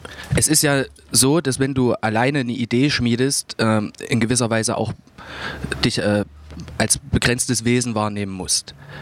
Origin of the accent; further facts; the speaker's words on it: Saxony, Germany; Ich komme ursprünglich auch aus den Randgebieten von Leipzig und bin aber schon immer Leipzig nah verbunden.